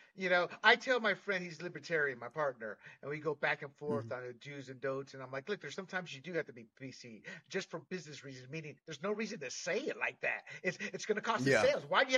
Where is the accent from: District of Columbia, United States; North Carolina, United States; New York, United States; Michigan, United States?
North Carolina, United States; I'm from North Carolina too, and the South is the heart of Black America